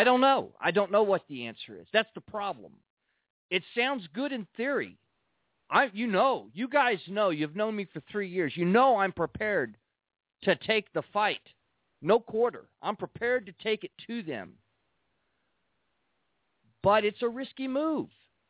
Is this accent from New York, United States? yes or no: no; San Antonio, Texas, United States; You know, I'm a native of San Antonio. I grew up in the Hill Country. So for me, it's always a pleasure to go home and to take my kids down there and show them where I grew up back in the 70s and the early 80s